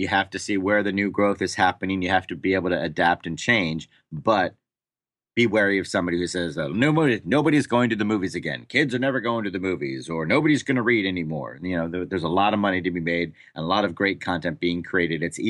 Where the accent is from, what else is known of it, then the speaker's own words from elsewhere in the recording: New Zealand; As you know, Sperling, this is all happening in my home country, and so I have been following the local news quite closely.